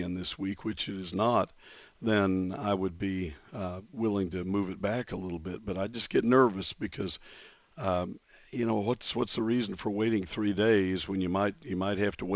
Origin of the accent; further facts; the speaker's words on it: San Antonio, Texas, United States; born there; it was born in the same city I was born in San Antonio.